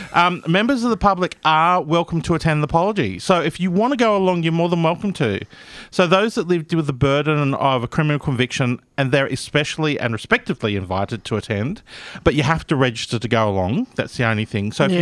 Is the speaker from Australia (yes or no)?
yes; Gosford, New South Wales, Australia; because I grew up in Gosford, which they have the Sydney funnel web, which is the most poisonous spider in the world.